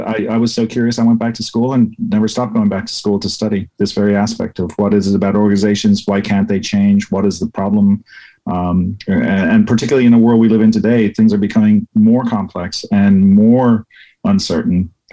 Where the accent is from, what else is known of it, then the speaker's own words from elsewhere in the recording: Ireland; moved away as an adult; now in United States; I'm originally from Ireland, moved to America in 83 to go to university for 2 years, met a girl, ended up staying in the U.S., studied engineering.